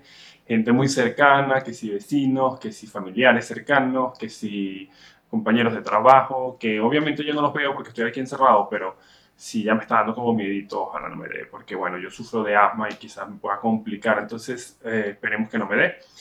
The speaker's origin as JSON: {"language": "Spanish", "country": "Venezuela", "tie": "born there", "said": "Porque yo nací en Venezuela y obviamente a mí nadie me impide el acceso a mi país"}